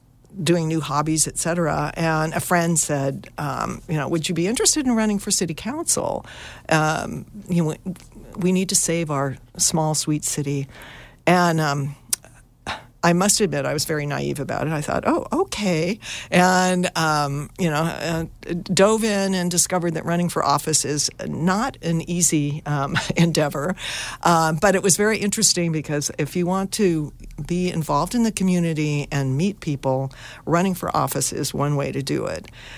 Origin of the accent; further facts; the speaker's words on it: Sonora, California, United States; I grew up in Sonora, went to Sonora High, graduated in the class of 1966, go Wildcats, and spent most of my career in the Bay Area.